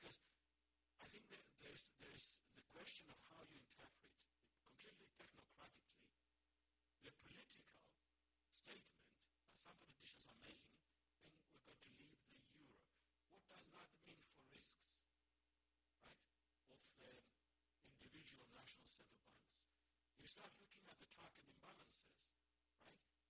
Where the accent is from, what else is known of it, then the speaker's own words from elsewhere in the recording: Limassol, Limassol District, Cyprus; Limassol, I'm from Limassol, by the way.